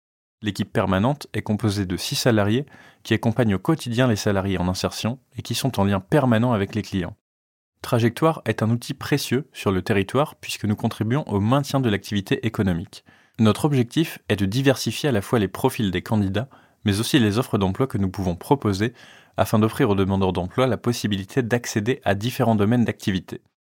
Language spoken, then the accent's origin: French; Cosne-Cours-sur-Loire, Bourgogne-Franche-Comté, France; Je suis né et j'ai grandi à Cône, donc dès mon retour dans la Nièvre en juin 2021, j'ai souhaité travailler au sein de la commune.